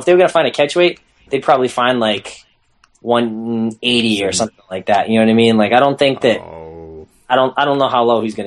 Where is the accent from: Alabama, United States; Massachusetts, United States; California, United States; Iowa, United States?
Massachusetts, United States; Boston; I don't know if it's because you know I'm from Boston.